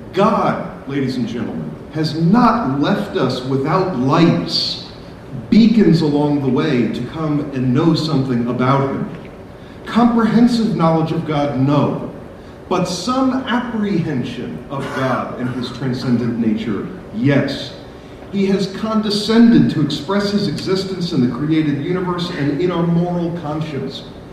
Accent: New York, United States; I grew up in New York and was hanging out with my friends.

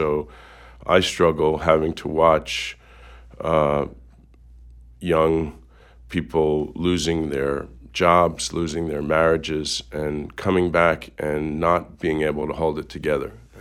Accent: New York, United States; Well, I grew up in the New York area, and I went to medical school and graduate school here in Madison.

